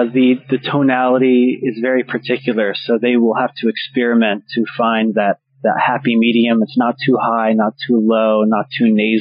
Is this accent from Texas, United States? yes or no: no; Pennsylvania, United States; accent: standard American; I'm from Pennsylvania, which is in the Northeast, but I would say that I have a standard American accent